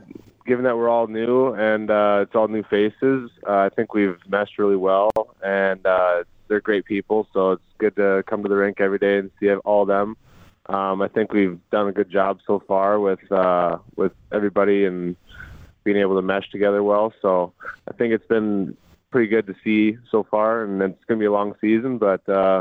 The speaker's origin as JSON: {"language": "English", "town": "Moorhead", "region": "Minnesota", "country": "United States", "tie": "born or raised there", "said": "I'm originally from Morehead, like you said. I graduated in 17. I grew up around the area."}